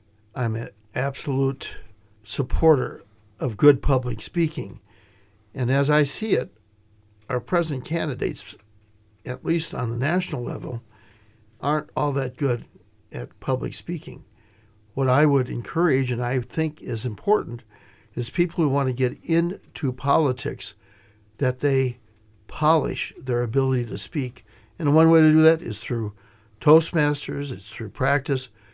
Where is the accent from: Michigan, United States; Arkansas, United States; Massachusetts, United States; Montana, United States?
Montana, United States; Power; I was a person from Power, Montana, and my mom worked for the Federal Land Bank, and she wanted me to go to school in Great Falls rather than Power